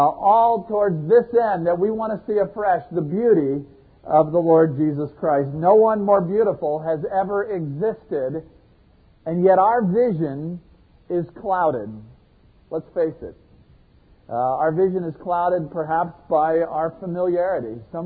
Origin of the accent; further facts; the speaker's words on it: Miami, Florida, United States; Now, you have to realize I grew up in Miami, and so this mountain scene played out before me